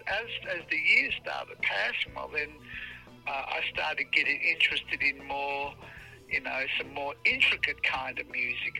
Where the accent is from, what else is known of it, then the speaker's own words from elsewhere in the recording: Melbourne, Victoria, Australia; also born or lived in Tatura; I was raised in Melbourne, Australia, but I was actually born in this little country town called Tatura, but I was only 1 year old when my parents moved to the big city, to Melbourne.